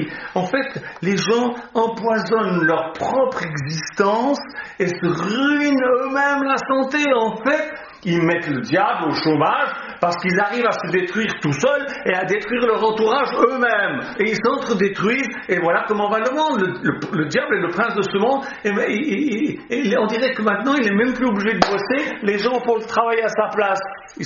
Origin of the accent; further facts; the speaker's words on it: Switzerland; Chez nous en Suisse, on dit